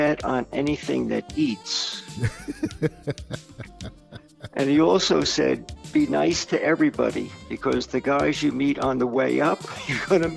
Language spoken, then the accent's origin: English; East Coast, United States; I grew up on the East Coast in a bizarre environment.